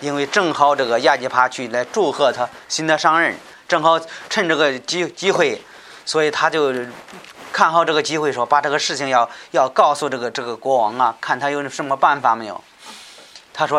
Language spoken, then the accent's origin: Chinese; China; 我们中国人都是为了追求世界